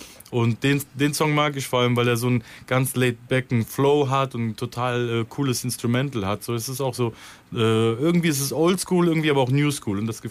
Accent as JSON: {"language": "German", "town": "Cologne", "region": "North Rhine-Westphalia", "country": "Germany", "tie": "born or raised there", "said": "weil es halt in Köln ist und meine Heimatstadt ist."}